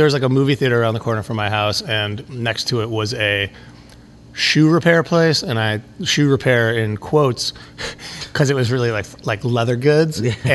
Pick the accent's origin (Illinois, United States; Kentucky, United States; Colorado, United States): Illinois, United States; Chicago; I grew up in Boys Town, which is not that far from where we are right now.